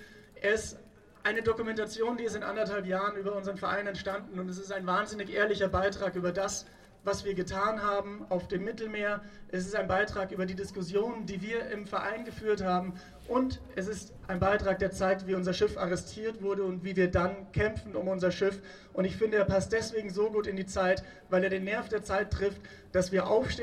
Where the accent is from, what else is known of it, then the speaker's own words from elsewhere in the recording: Bavaria, Germany; Ich komme aus Bayern.